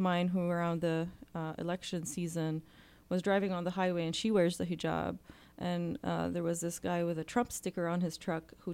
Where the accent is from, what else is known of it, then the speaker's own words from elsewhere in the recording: Jordan; now in United States; But I grew up in Jordan. And my story growing up hasn't been that of a strong connection to faith. It's mostly when I came to the U.S. where I started thinking about faith